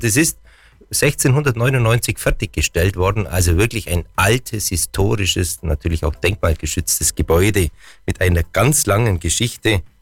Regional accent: Bavaria, Germany; das Getreide hat man ja bis zum Zweiten Weltkrieg oder vielleicht auch noch kurz danach bei uns im Allgäu auch angebaut

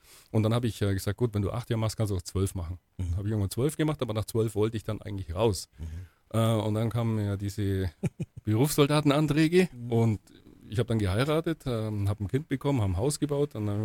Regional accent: Kaufbeuren, Bavaria, Germany; ich bin ja selbst gebürtiger Kaufbeurer. Und ich musste als Schüler bei diesem Tänzelfest-Umzug immer mitlaufen.

